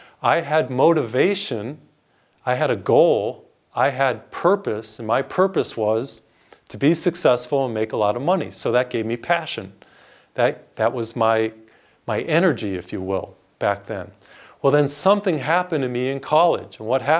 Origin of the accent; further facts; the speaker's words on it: Massachusetts, United States; I remember I grew up in Massachusetts. I was the third of three children. I have two older sisters, mom and dad, good white middle-class neighborhood, Western Massachusetts.